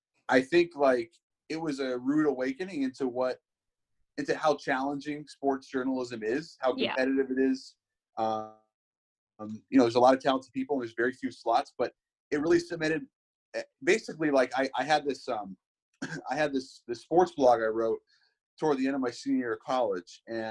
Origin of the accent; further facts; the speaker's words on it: Seattle, Washington, United States; growing up in Seattle, I'm obviously, you know, sports has been a massive part of my life since I was a kid.